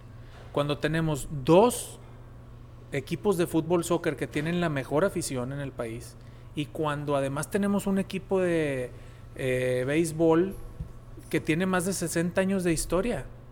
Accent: San Nicolás de los Garza, Nuevo León, Mexico; yo soy un regiomontano, tengo 38 años de edad. Nací y crecí en la colonia Anáhuac de San Nicolás de los Garza. Estudié toda mi primaria y mi secundaria en el Latin American School en Cumbres.

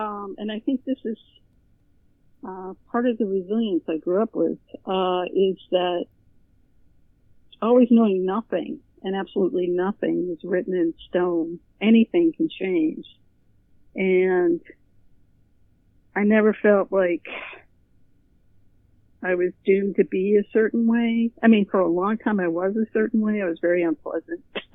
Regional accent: Boston, Massachusetts, United States; I'm 60. I'm from the Boston area.

